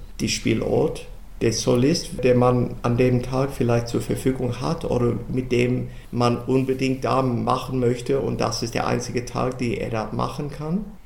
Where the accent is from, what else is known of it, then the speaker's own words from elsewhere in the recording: Australia; German is a second language; now in Göttingen, Germany; obwohl ich lang als australischer Dirigent in Deutschland nicht so viel Musik von meiner Heimat bringe